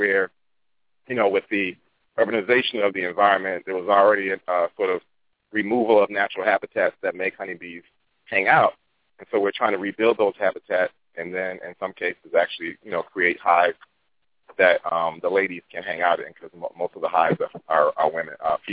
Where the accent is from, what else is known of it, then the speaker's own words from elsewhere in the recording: Boston, Massachusetts, United States; moved away as an adult; My hometown is Boston, Massachusetts, and left there in 1989 after high school, and went to Tuskegee to study plant and soil sciences in their ag department.